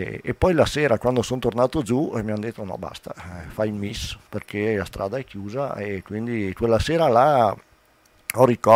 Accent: Belluno, Veneto, Italy; also born or lived in Agordo; io sono nato ad Agordo, quindi sono nato qua, però per motivi dei miei di lavoro così ci siamo trovati a Belluno.

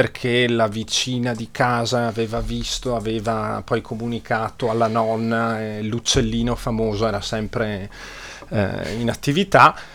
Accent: Caviola, Veneto, Italy; Io sono di Caviola

